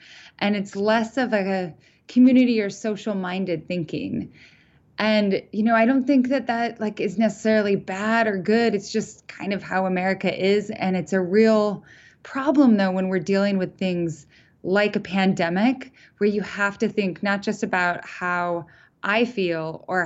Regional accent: Idaho, United States; now in Montana, United States; Well, you know, I grew up in Idaho and I live in Montana.

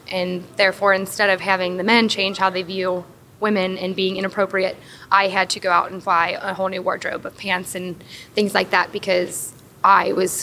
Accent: Cleves, Ohio, United States; I'm from Cleves, Ohio.

